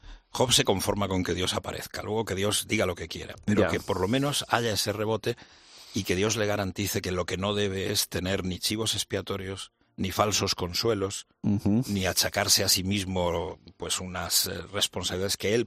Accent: Murcia, Region of Murcia, Spain; que las ramblas de mi tierra, yo soy de Murcia

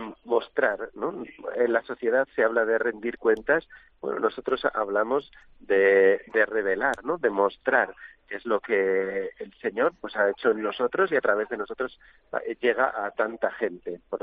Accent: Madrid, Community of Madrid, Spain; now in Segovia, Spain; Yo que vengo de Madrid, pues en Madrid se aporta mucho más

